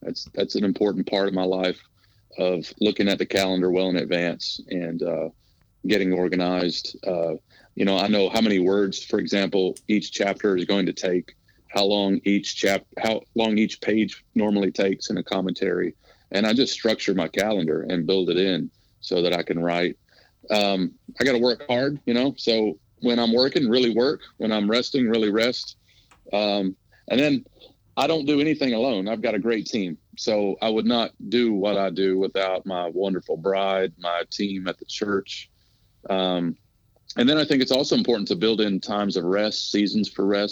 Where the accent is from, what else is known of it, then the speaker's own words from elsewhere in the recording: Detroit, Michigan, United States; born there; now in Raleigh, United States; I was born in Detroit. My dad's born and raised Detroit.